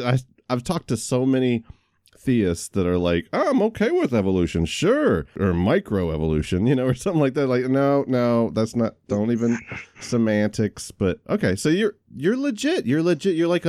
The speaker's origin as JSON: {"language": "English", "town": "Warner Robins", "region": "Georgia", "country": "United States", "lives_now": "Texas, United States", "said": "So I live in Texas now, but I'm a Georgia boy at heart, man. I'm from Warner Robins, Georgia."}